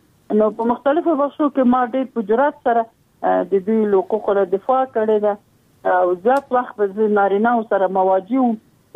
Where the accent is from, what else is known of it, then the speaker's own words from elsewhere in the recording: Logar, Afghanistan; د لوګر ولایت یم، د محمد اغي ولسوالۍ او د سرخاو د کلی.